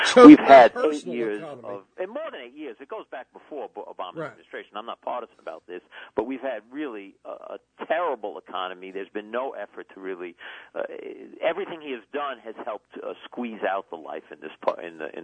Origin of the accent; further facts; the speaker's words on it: New York, United States; I'm a New Yorker